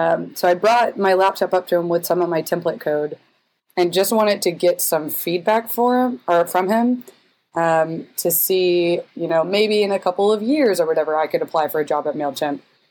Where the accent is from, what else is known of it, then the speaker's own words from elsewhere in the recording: Augusta, Georgia, United States; in my hometown. So Augusta, Georgia, which no one ever knows what that is, but it's like basically 2 hours south of Atlanta.